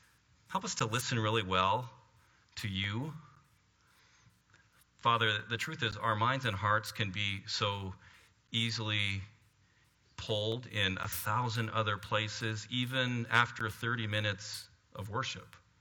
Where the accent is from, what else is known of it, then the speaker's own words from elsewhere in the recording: Canada; which pains me a little bit as a Canadian to say that.